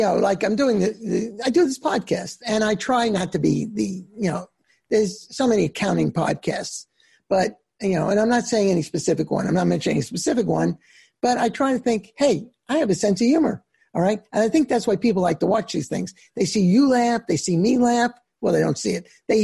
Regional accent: New York, United States; I'm from New York originally.

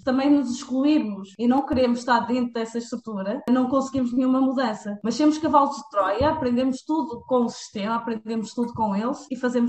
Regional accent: Portugal; o facto de eu ter crescido aqui, vou ter costumes também portugueses

